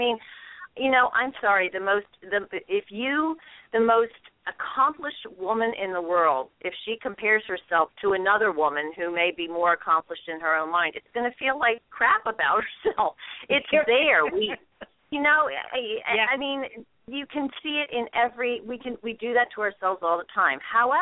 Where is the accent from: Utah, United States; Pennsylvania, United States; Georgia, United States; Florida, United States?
Pennsylvania, United States; Philadelphia; I was raised in Northeast Philly. I was a good little Catholic girl, and the last thing you ever did was blow your own horn.